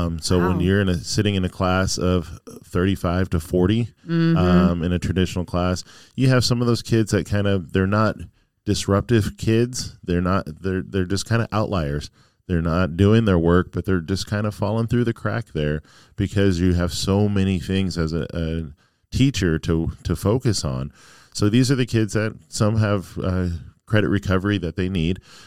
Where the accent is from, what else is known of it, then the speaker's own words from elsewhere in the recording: Phoenix, Arizona, United States; Because one of the things growing up in Phoenix was there's nothing really to do.